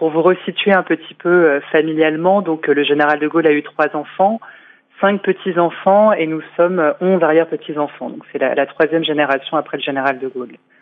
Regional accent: France; en tant que citoyenne et en tant que Française.

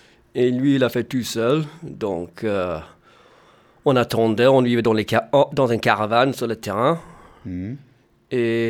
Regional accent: Brittany, France; French is a second language; also born or lived in England; Je suis gallois d'origine. Mais j'ai été né en Angleterre, donc. Mais je suis venu avec mes parents habiter centre-Bretagne quand j'avais l'âge de 7 ans, donc en 94.

